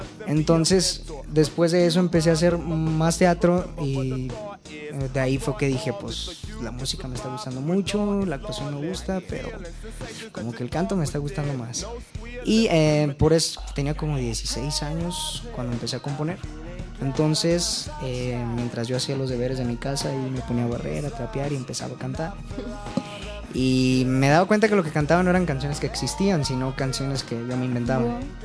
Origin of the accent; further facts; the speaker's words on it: Guadalajara, Jalisco, Mexico; Y sí, soy tapatío, empecé ahí con mi rollo del escenario como a los 13 años y en teatro musical, de hecho.